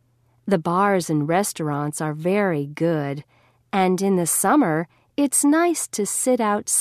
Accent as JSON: {"language": "English", "town": "Ottawa", "region": "Ontario", "country": "Canada", "said": "I'm from Ottawa. It's the capital city of Canada."}